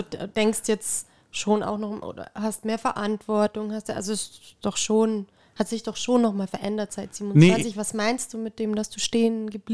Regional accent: Bavaria, Germany; Und das sage ich als Bayerin, ne?

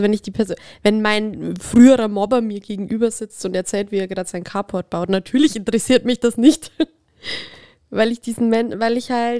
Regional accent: Bavaria, Germany; bei uns in Bayern sagt man halt auch, wenn du das schreibst, das.

